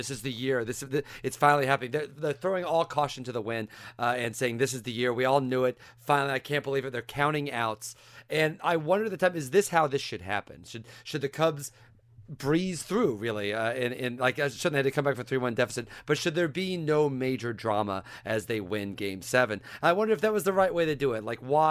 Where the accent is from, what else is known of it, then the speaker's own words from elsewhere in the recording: Illinois, United States; You know, I grew up in Central Illinois. I'm a Cardinals fan